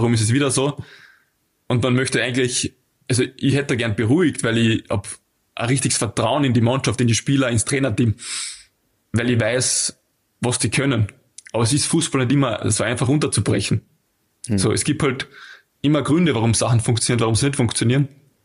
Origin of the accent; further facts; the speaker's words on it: Austria; für mich als Österreicher nicht selbstverständlich. So, ich wohne in Klagenfurt